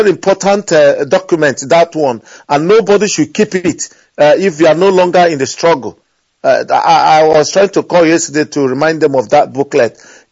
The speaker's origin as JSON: {"language": "English", "region": "Imo", "country": "Nigeria", "lives_now": "Leeds, United Kingdom", "said": "I hail from Ubelembudi in Imo State."}